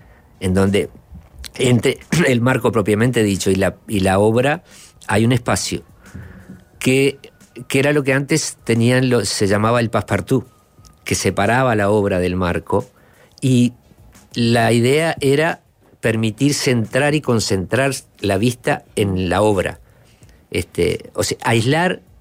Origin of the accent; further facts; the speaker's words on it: Pando, Canelones, Uruguay; En Pando somos los canarios, somos pocos